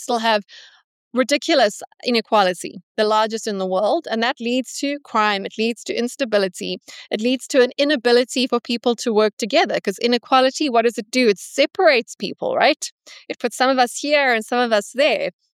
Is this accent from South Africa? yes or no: yes; South Africa; I come from South Africa.